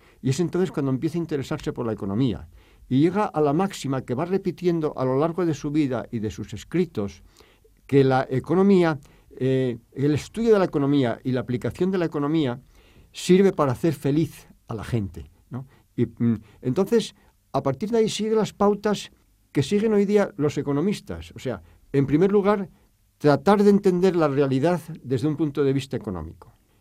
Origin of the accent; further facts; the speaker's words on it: Gijón, Asturias, Spain; nací en Gijón. Y nací precisamente y viví, porque en la plaza donde está su estatua